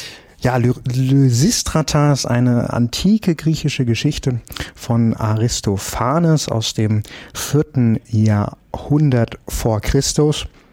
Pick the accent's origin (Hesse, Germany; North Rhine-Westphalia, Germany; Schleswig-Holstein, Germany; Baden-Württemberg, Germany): Hesse, Germany; Bad Hersfeld; Nämlich, ich war in meiner Heimat unterwegs und zwar bei den Bad Hersfelder Festspielen.